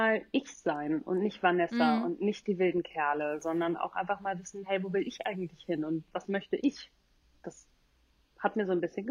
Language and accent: German; North Rhine-Westphalia, Germany; Ich komme aus der Nähe von Köln, also ich war weg von zu Hause.